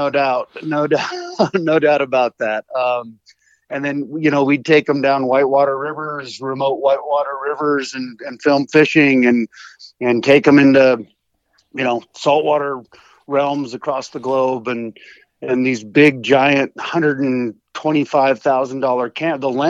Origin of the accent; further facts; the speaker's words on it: Oregon, United States; now in Montana, United States; I'm a lifelong hunter. I grew up in Oregon. My dad was an avid hunter. We hunted elk every year.